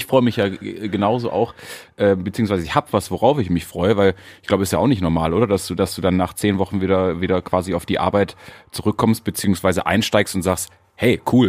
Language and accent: German; Mülheim, North Rhine-Westphalia, Germany; born there; Zweitnamen habe ich nicht. Geboren in Mülheim am 19.07.1989.